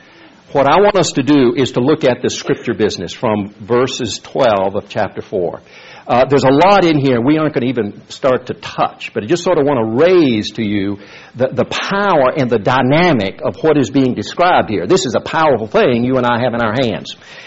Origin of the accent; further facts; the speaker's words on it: South Korea; I can remember as a teenager growing up in Korea, when the epistles of Philippians and James became very relevant and precious to me.